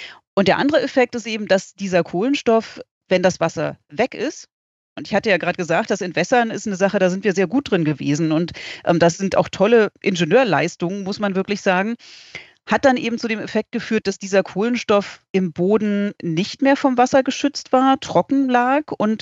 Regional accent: Berlin, Germany; ich komme ursprünglich aus Berlin

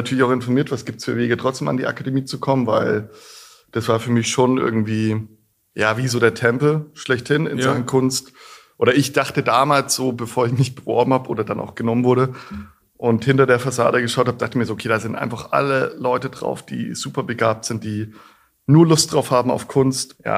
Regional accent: Bavaria, Germany; in der Fränkischen Schweiz, wo meine Eltern herkommen, wo ich aufgewachsen bin.

